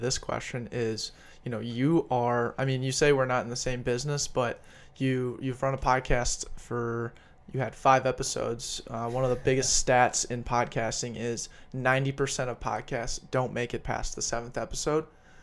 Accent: Colorado, United States; I'm from Colorado. It looks like the Colorado logo.

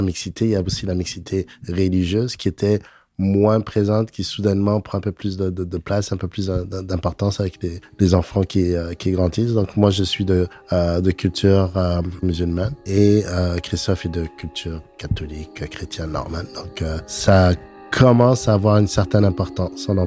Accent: Djibouti; also born or lived in Ethiopia; Je viens d'Afrique. Je suis né en Éthiopie. J'ai grandi à Djibouti et j'ai une bonne connaissance, une bonne mémoire de ça. Donc j'ai un certain bagage. C'est pas juste théorique. J'ai vécu dans différents pays d'Afrique.

